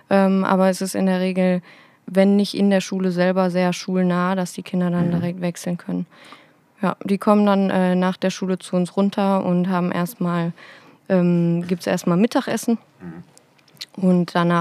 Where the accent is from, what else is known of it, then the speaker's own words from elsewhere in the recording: Mülheim, North Rhine-Westphalia, Germany; ich bin 28 Jahre alt und komme aus Mülheim.